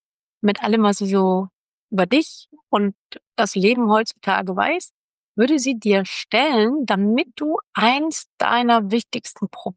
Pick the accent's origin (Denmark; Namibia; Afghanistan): Namibia; now in Germany; Ich bin ja in Namibia aufgewachsen, bin aber Deutsche und weiß.